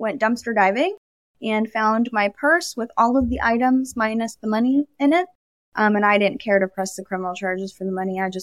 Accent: New Jersey, United States; born there; English is a second language; also born or lived in Pennsylvania / New York; I was born in the great state of New Jersey and spent some time in New Jersey and Pennsylvania and New York before I became a Floridian, and I haven't looked back.

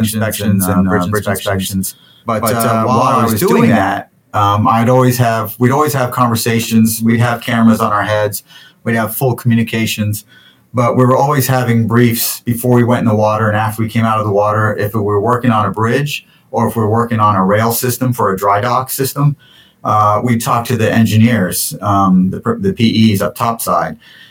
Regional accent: Charleston, South Carolina, United States; born there; also born or lived in Scotland; So, yeah, I was born in Charleston, but I was born into a Navy family. So I was a dependent at that point. So we moved around a lot.

